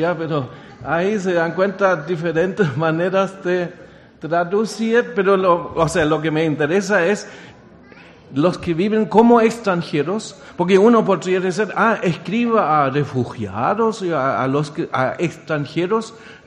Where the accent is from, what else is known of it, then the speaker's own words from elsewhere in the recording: Germany; Spanish is a second language; now in Chile; 35 años vivo en Chile, pero soy alemán, y siempre digo soy pastor alemán. Ladro, pero no muerdo. Y ya estoy chilenizado